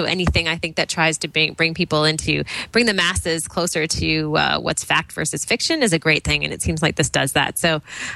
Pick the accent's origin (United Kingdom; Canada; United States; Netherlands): Canada; Toronto, Ontario; the real part of the story took place in Toronto, my hometown.